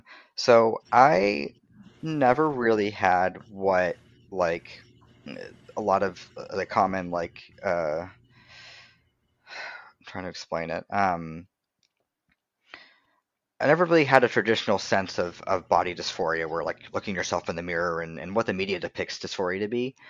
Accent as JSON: {"language": "English", "town": "Boston", "region": "Massachusetts", "country": "United States", "tie": "born or raised there", "said": "So yes, while I grew up in Boston and grew up in a pretty liberal home environment"}